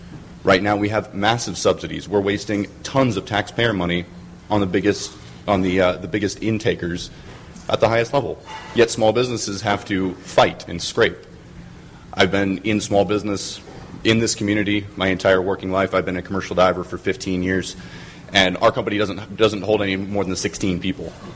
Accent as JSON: {"language": "English", "town": "Clearwater", "region": "Florida", "country": "United States", "tie": "born or raised there", "also_born_or_lived": "Largo", "said": "I went to Lakewood High School in St. Petersburg, born and raised in Clearwater and Largo."}